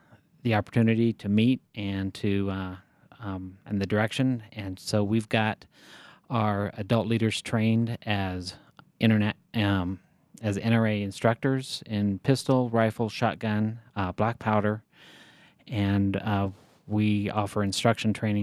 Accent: Denver, Colorado, United States; I grew up in Scouts, Boy Scouts here in the Denver area, and did a lot of backpacking, did a lot of winter camping

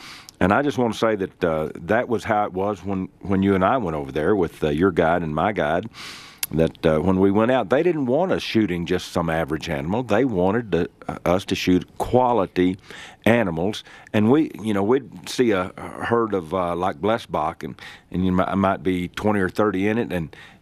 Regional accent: Texas, United States; And, you know, I grew up down in Texas along with Scott

